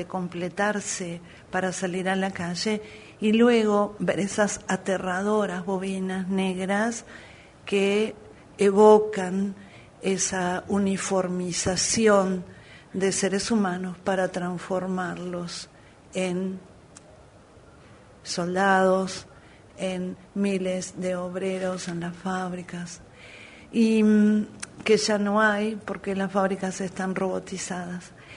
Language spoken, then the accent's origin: Spanish; Uruguay; moved away; mi país a Venecia, país del cual vivo fuera, como muchos uruguayos que vivimos desparramados por el mundo.